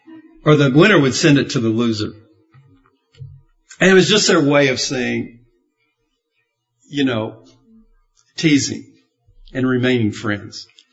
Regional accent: Kentucky, United States; And I grew up in Kentucky, and there was a lot of segregation.

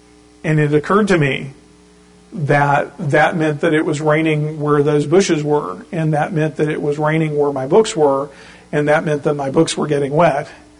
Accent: Louisiana, United States; So I did that, and I grew up in South Louisiana, and one of the characteristics of South Louisiana is that there are three kinds of weather there.

